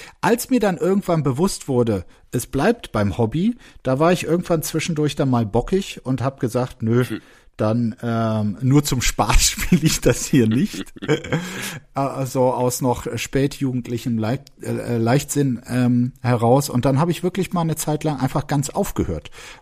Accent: Bergisch Gladbach, North Rhine-Westphalia, Germany; Ich komme auch nicht aus Mönchengladbach, sondern aus Bergisch Gladbach.

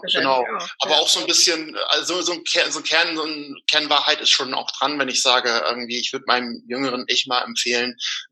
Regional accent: Northern Germany, Germany; Nee, ich bin Norddeutscher.

